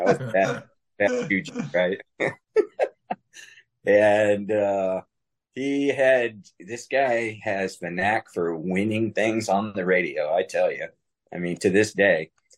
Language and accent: English; Sacramento, California, United States; I grew up in Sacramento, California. So the Bay Area was a couple hours away.